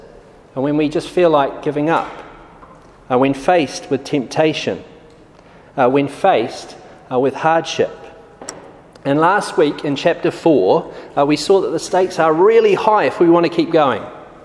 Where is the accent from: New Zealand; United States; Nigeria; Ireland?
New Zealand; now in London, United Kingdom; Married to Christabel, got two kids, and I'm from New Zealand, hence the strange accent.